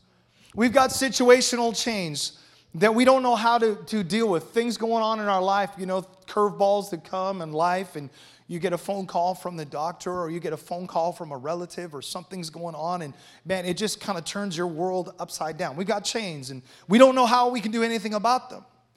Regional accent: West Coast, United States; I got to let you know that we are from the West Coast.

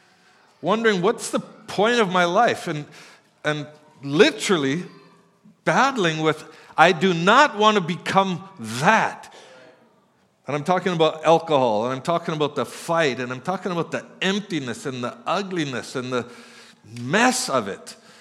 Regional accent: Black Falls, Canada; just life itself, growing up in Black Falls. You know, I didn't even know it, but it had the reputation of a rough town, a fighting town.

